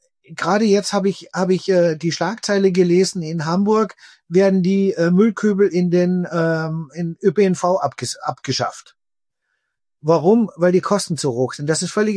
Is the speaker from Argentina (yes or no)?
no; Spittal an der Drau, Carinthia, Austria; ich komme aus Spital an der Drau, einer kleinen Mittelstadt in Kärnten.